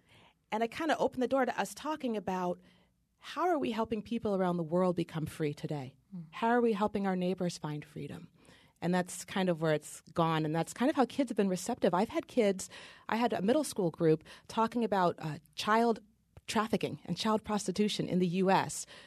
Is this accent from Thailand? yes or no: no; Oregon, United States; My father, I'm from Oregon, and my father used to always take me cross-country skiing in the mountains.